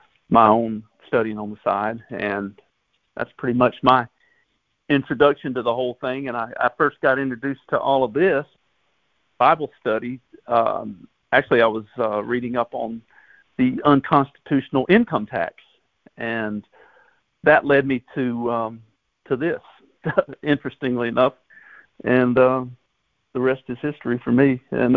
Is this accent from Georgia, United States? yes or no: yes; Georgia, United States; from Georgia.